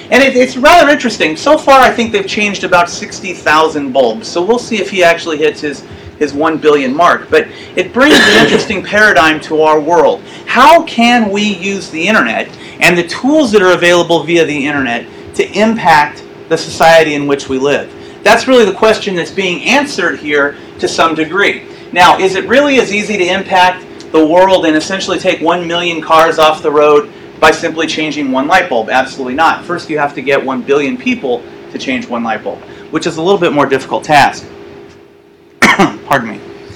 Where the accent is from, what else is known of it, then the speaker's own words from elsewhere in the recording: Newport Beach, California, United States; I'm from California, and that was down in the Newport Beach area.